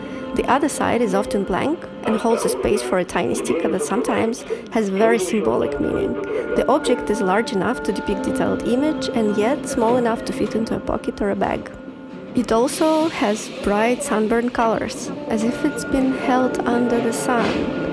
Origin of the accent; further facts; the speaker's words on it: Almaty, Kazakhstan; I was born and raised in Almaty, Kazakhstan.